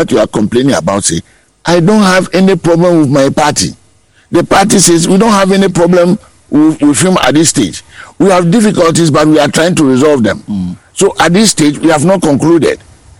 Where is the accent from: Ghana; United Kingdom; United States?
Ghana; But I think I'm a Ghanaian.